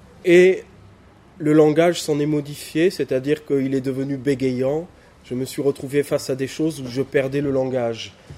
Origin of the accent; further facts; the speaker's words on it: south of France, France; moved away as an adult; also born or lived in Paris; Je venais du sud de la France, j'écrivais depuis assez longtemps, et arrivant à Paris